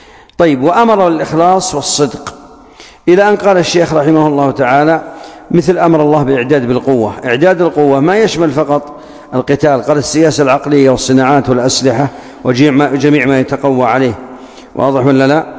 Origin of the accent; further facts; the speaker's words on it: Saudi Arabia; كان هو عندنا في السعودية أصبح الآن موجود.